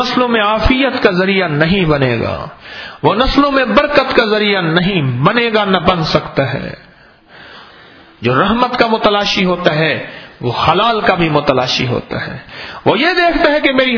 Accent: Uch Sharif, Punjab, Pakistan; اس شریف سے میری زندگی کا تعلق ہے، اس شریف میں میری، میرا بچپن سے پچپن زندگی گزری ہے،

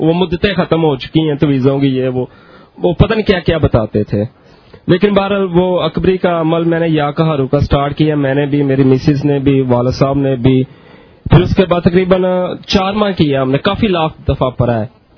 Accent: Gujranwala, Punjab, Pakistan; میں گوجرانوالہ سے ہوں

